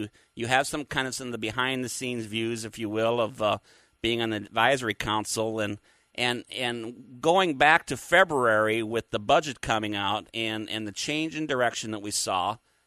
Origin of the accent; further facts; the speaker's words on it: Minnesota, United States; Well, when I was growing up in Minnesota and watched the launch and mission coverage of Apollo on television